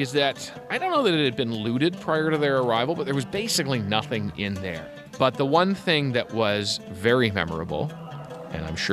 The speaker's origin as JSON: {"language": "English", "country": "Canada", "said": "I say, we're from Canada."}